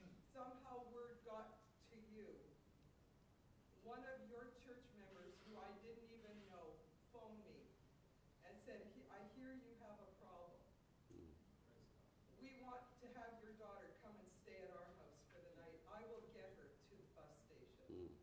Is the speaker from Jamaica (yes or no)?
no; Morton, Manitoba, Canada; from Morton, Manitoba.